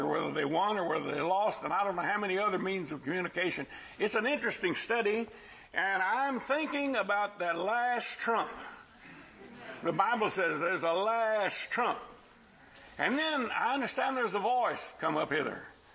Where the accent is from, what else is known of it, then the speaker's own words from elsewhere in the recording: San Antonio, Texas, United States; And I would tell them, I'm from San Antonio where the sun spends the winter.